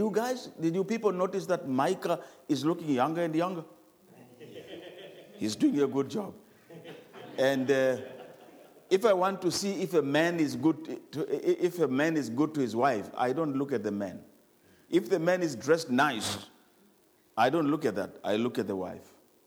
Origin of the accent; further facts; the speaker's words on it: South Africa; We come from South Africa.